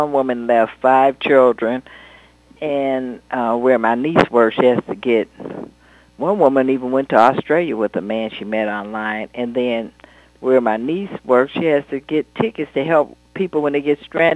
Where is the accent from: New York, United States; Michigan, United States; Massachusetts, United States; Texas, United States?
Michigan, United States; Detroit; could be a case of people like what happened in Detroit, my hometown, where they're on the cell phone and having this lurid affair over the cell phone and the records get captured.